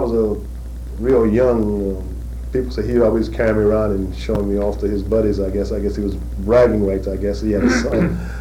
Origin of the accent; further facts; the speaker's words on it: Fernandina Beach, Florida, United States; But growing up in Old Town, in Fernandina period, I guess you might say, out in Old Town, it was a different atmosphere